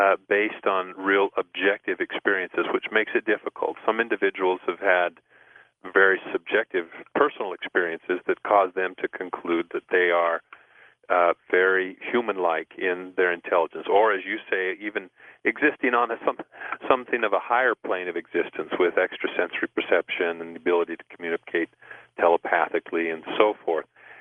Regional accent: Spokane, Washington, United States; Growing up in the Pacific Northwest, I eventually was introduced to the Sasquatch, to the North American Bigfoot. And in fact, Roger Patterson came up through Spokane, where I lived as a youngster

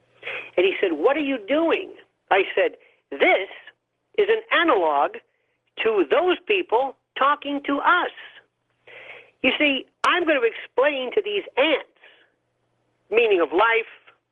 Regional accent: Tampa, Florida, United States; Well, I was raised in Tampa, and I went to a Jesuit high school

